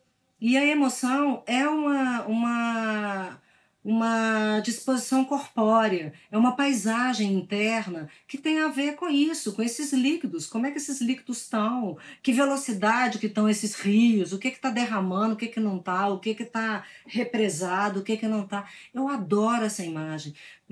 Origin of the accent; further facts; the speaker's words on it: Minas Gerais, Brazil; acho que vivo num lugar onde isso é com certeza um fundamento cultural